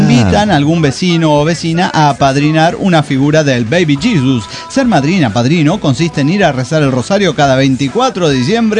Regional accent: Tuxtla Gutiérrez, Chiapas, Mexico; En el barrio, ajá, en el que crecí aquí en Tuxtla

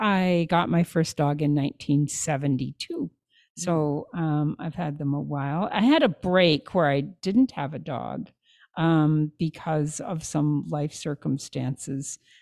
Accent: Puyallup, Washington, United States; I graduated from school, high school in my hometown, which is a small town in Washington State, Puyallup, Washington. Most people can't pronounce it, but that's what it is.

